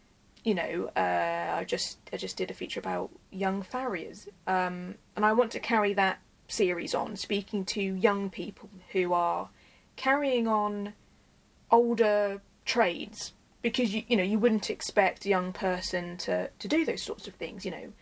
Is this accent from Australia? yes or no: no; Bury St Edmunds, East of England, United Kingdom; growing up in Bury St Edmunds, it's not a diverse place. And, you know, I would be one of few people of colour in my class.